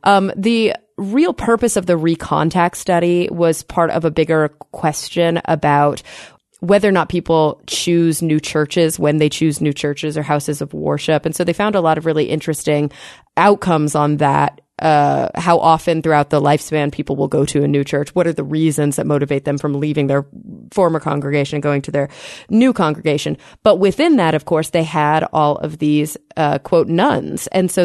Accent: Bible Belt, United States; maybe it's because I grew up in the Bible Belt

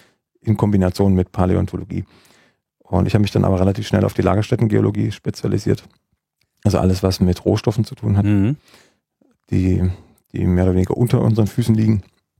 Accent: Freiberg, Saxony, Germany; Ich komme aus dem Erzgebirge. Ich komme aus dem Erzgebirge, aus Freiberg. Das ist die Stadt mit der ältesten geowissenschaftlichen Universität der Welt.

